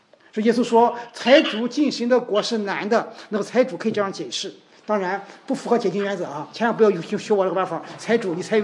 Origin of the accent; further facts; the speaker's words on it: China; 那我们中国人习惯谁见面是在哪工作，挣多少钱那种哈